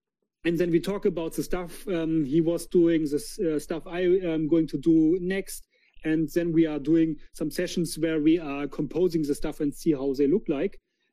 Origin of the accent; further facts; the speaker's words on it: Germany; from Germany, but I'm not alone.